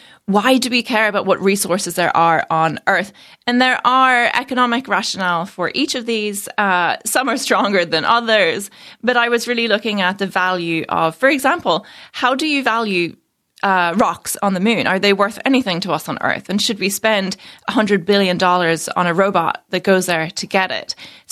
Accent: Northern Ireland, United Kingdom; moved away as an adult; now in United States; After I studied aerospace engineering at Queen's in Belfast, I'm from Northern Ireland. And I moved to the US

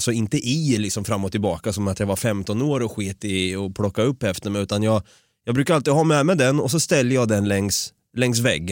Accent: Sweden; Jag är svensk, jag vet. Förlåt. Eller vi svenskar är också dåliga på att be om ursäkt för den delen.

